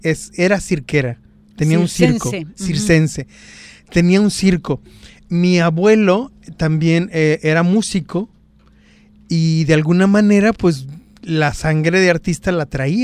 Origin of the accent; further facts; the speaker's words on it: Matamoros, Tamaulipas, Mexico; now in Puerto Vallarta, Mexico; Porque soy norteño. Exacto. Soy norteño, soy de Matamoros, Tamaulipas, señor.